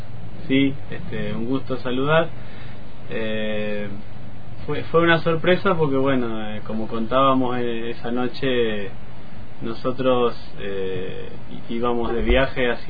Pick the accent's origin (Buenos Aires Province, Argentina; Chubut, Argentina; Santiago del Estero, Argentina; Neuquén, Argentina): Buenos Aires Province, Argentina; Quilmes; now in El Chaltén, Argentina; No, yo soy de Buenos Aires, de Quilmes. Mm. Pero bueno, hace muchos años ya que estoy más, quedándome más en el Chaltén, en Santa Cruz.